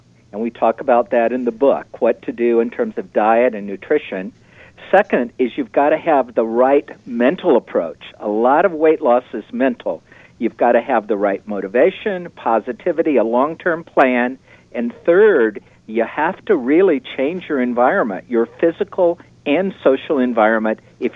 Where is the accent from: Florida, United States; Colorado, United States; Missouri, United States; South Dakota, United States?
Colorado, United States; You know, I come from Colorado.